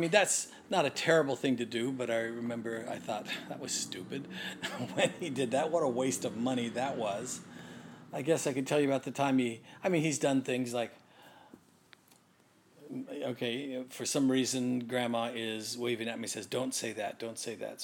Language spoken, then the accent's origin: English; Hacienda Heights, California, United States; also born or lived in Whittier / Santa Paula / Ventura; I was born in Whittier, then we moved to Hacienda Heights, then we moved to when I was in fifth grade, we moved to Santa Paula for a year, and then Ventura for a year. Then we moved back to Hacienda Heights, and we stayed here.